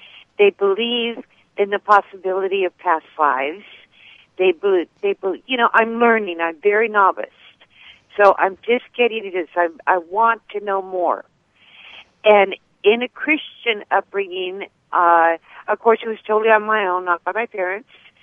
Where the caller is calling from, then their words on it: Seattle, Washington, United States; State of Washington, Seattle.